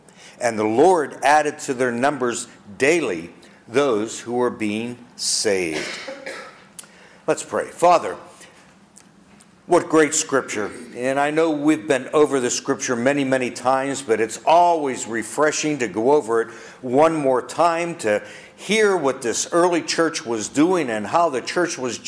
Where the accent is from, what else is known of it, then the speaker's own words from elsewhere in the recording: Pittsburgh, Pennsylvania, United States; When I was growing up on Beachdale Street in the suburbs of Pittsburgh, Pennsylvania, in the … my parents had expectations of the five of us … children.